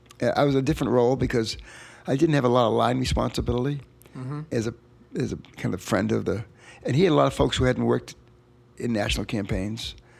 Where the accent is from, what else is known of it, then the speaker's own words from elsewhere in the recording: Quincy, Massachusetts, United States; And I'm from Quincy, Mass., so